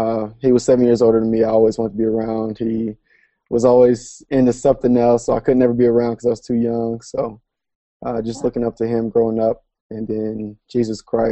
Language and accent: English; Knoxville, Tennessee, United States; I grew up right outside of Knoxville, Tennessee